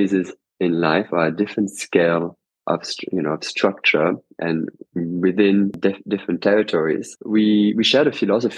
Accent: London, United Kingdom; also born or lived in France; Although I'm French, I was brought up in London.

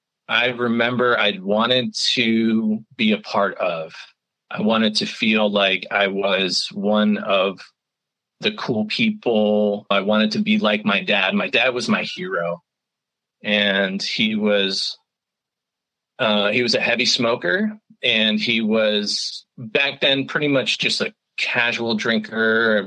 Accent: Manassas, Virginia, United States; also born or lived in Ohio, United States; when I was born in Ohio, and then when my parents divorced, they both moved. So I went with my mom and we moved to Virginia. We moved to Manassas, Virginia, which is right outside of Washington, D.C.

